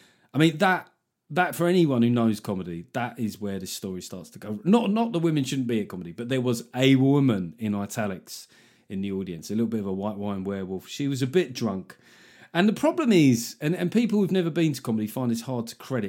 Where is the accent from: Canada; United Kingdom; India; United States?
United Kingdom; I would just say, you know, being a Brit generally, even if I wasn't completely sozzled and speaking in sort of incoherently, speaking other languages is not a strong area for us historically.